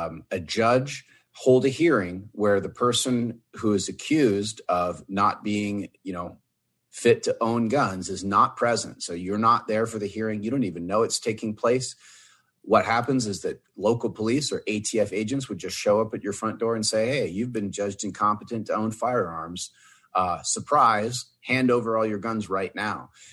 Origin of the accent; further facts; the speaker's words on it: Texas, United States; led by Senator John Cornyn of Texas, which is my home state.